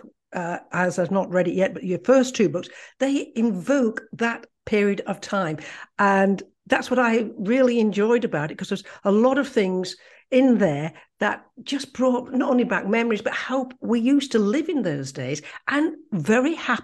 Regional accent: Yorkshire and the Humber, United Kingdom; I was brought up in Yorkshire, so I can relate to a lot of the background in the stories as well. And obviously, I'm of an age where I can also relate to some of the things the young boys got up to.

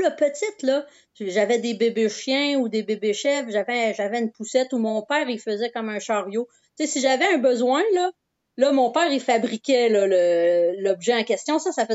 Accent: Pohénégamook, Quebec, Canada; Moi, je suis native de Pouinegamouk. Donc, c'est un petit village avec un lac dans les terres, dans le Témiscouata. Donc, c'est à peu près à 45 minutes là, de Rivière-du-Loup, mais dans les terres. Et j'ai grandi sur une ferme

